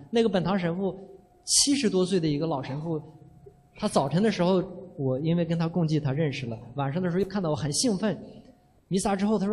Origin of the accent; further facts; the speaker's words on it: China; 我是从那个中国来的